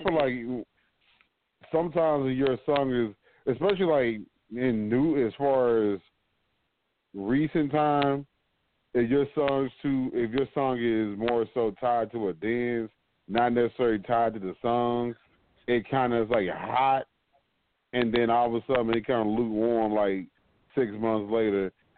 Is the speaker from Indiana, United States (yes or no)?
no; Trenton, New Jersey, United States; now in Texas, United States; before I came down here to Texas, I was from Jersey. Yeah, I'm from Trenton to be exact.